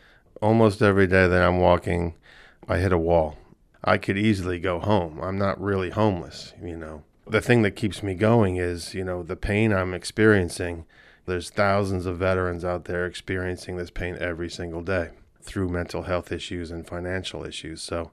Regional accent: New York, United States; Being a New Yorker, I'm totally alien to complete strangers stopping you on the street and asking if you are okay.

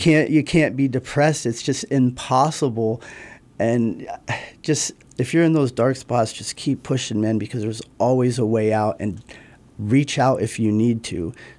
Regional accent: Bloomsburg, Pennsylvania, United States; I'm originally from Bloomsburg, Pennsylvania, and we had a pretty neat local scene there of just rock music and new metal.

